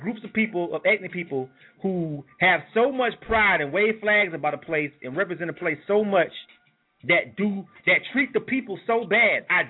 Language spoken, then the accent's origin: English; Panama City, Florida, United States; I like being from Florida. I like Panama City, Florida. You know what I'm saying? It's my hometown.